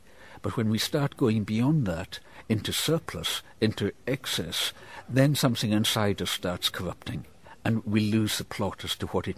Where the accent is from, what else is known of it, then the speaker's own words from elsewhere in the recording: Isle of Lewis, Scotland, United Kingdom; You know, I grew up on the Isle of Lewis in the Outer Hebrides of Scotland, and in the 1960s, when I was a boy, we would all wander into each other's houses.